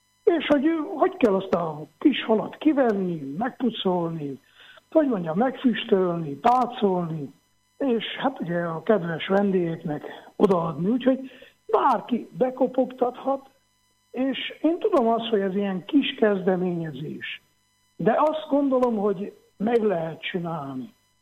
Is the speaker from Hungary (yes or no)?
no; Transylvania, Romania; De odahaza Erdélyben, hát hogy mondjam, sírva hívnak, kérnek, hogy oldjuk meg a problémákat, segítsünk, van hely, van lehetőség.